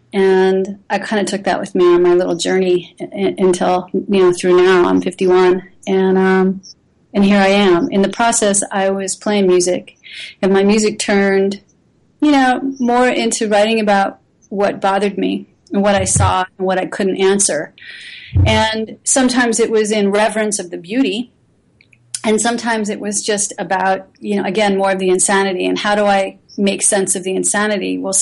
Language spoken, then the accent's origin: English; Philadelphia, Pennsylvania, United States; I grew up in Philadelphia.